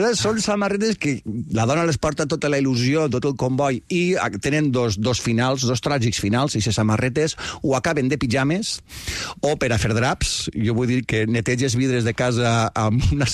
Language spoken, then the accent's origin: Catalan; Sueca, Valencian Community, Spain; el concurs internacional de paelles del meu poble, a Sueca.